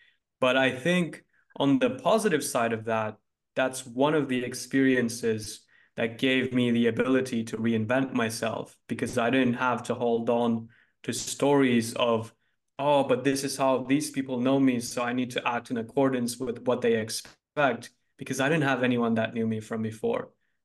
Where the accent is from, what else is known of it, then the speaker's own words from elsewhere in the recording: Turkey; moved away as an adult; now in United States; Yeah, I grew up in Turkey. So I lived in Turkey until I was 18. And then I went to school to LA, and that was my first time in the US.